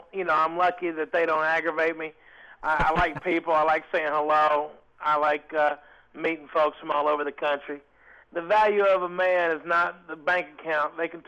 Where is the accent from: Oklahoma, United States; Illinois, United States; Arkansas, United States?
Arkansas, United States; growing up in Arkansas, a glorious kid in the 80s, the white trash.